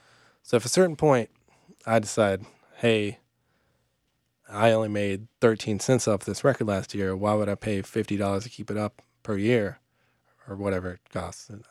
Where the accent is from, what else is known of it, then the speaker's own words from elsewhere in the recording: Atlanta, Georgia, United States; You know, I grew up in Atlanta, which now is like, oh man, you know, you gotta play Atlanta, blah blah blah blah.